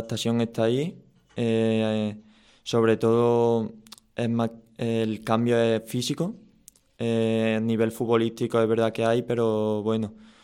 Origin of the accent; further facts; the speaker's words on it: Lucena, Andalusia, Spain; Está claro que al ser mi pueblo hay más motivación, pero bueno, pensando en la victoria. Y respecto a mi historia, como bien has dicho, me crié aquí en la cantera de Lucena